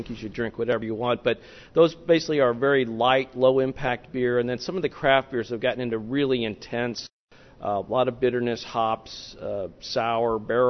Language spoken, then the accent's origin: English; Kansas City, Missouri, United States; moved back to my hometown, Kansas City, and we started the brewery.